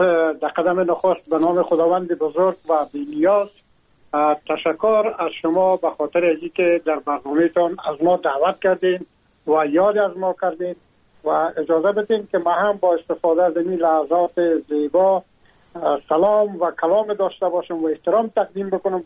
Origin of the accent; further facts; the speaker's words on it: Afghanistan; now in France; ما هم در جمع عمو مردمایی بودم که از افغانستان بر آمدم و تقریبا این 3 سال میشه که ما در فرانسه زندگی میکنم